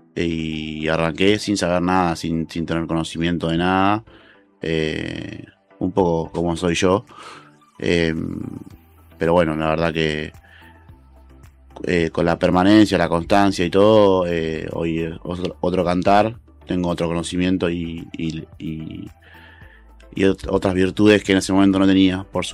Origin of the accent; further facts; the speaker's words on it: Lugano, Buenos Aires, Argentina; soy de Lugano, tengo una hamburguesería ya hace 5 años.